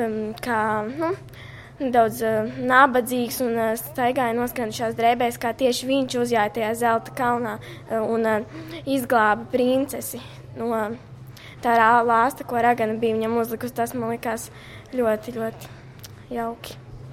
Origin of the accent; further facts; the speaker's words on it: Priekuļi, Cēsis Municipality, Latvia; un es esmu no Priekuļiem, no Priekuļu vidusskolas.